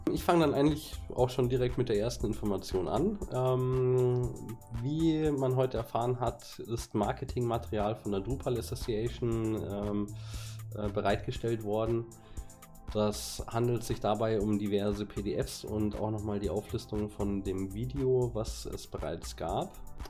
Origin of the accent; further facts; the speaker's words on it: Munich, Bavaria, Germany; auf Drupal Center, bin aus München und Local Hero.